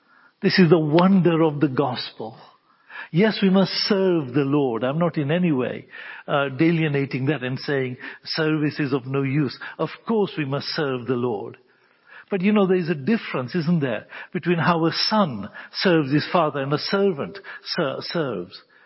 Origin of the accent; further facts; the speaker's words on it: United States; born there; My father was a European. He'd moved to America and I was born in America, but he was a Scandinavian.